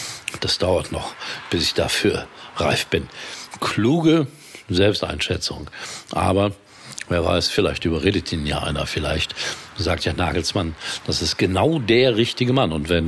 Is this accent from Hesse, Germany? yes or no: no; Gelsenkirchen, North Rhine-Westphalia, Germany; Und sie hat über meine Heimatstadt berichtet, Gelsenkirchen, schonungslos.